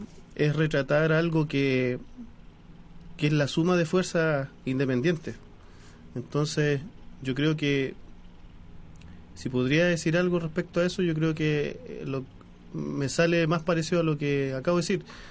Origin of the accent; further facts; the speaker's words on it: Maipú, Santiago Metropolitan Region, Chile; Sí, somos todos de acá de Maipú, yo soy de Ciudad Satélite